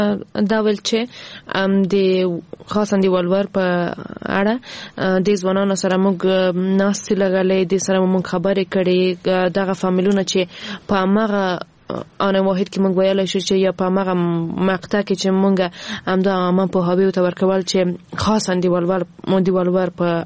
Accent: Afghanistan; ځکه زه هم د افغانستان یو وګړی یم

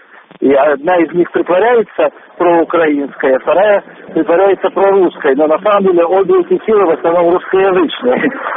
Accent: Ukraine; accent: Ukrainian; они сразу определяют, что я не живу в России, и иногда сразу догадываются, что я с Украины. И фонетические признаки, то есть мягкая, более мягкая буква «Г».

